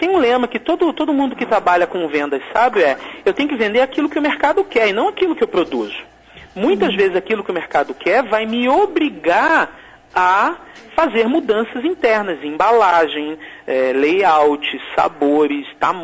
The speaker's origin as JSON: {"language": "Portuguese", "region": "Espírito Santo", "country": "Brazil", "said": "Eu sou do Espírito Santo."}